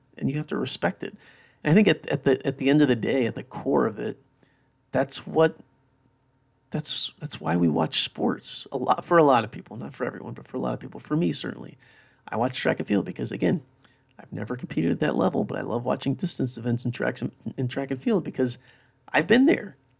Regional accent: United States; But anyway, as an American, I just wanted to touch on something because I know anyone in America, if you talk about Tour de France, you have to talk about what I'm about to talk about.

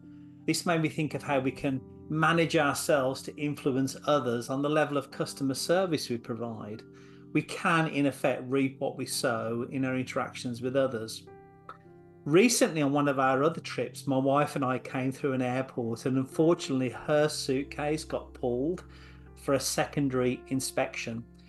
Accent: England, United Kingdom; accent: English; I guess I'd be the same, but with an Aussie rather than an English accent.

